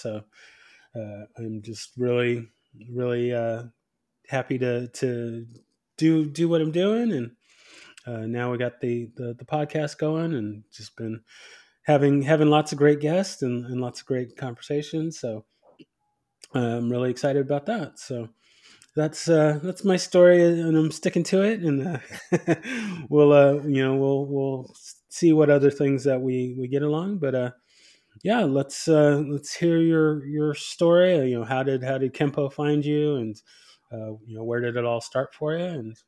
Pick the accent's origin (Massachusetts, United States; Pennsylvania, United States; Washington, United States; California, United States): California, United States; San Diego; now in Dallas, United States; I'm now in the Dallas, Texas area. I'm originally from the Southern California, San Diego area.